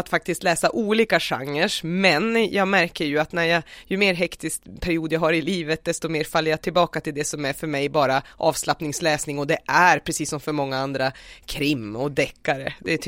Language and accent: Swedish; Boden, Norrbotten County, Sweden; now in Kalix, Sweden; Jag kommer från Boden och bor i Kalix sedan 2005.